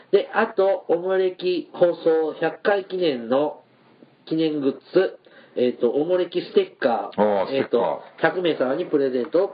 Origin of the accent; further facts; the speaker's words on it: Mie, Japan; オーストラリア記念館っていうのが僕の地元の三重にあるんですよ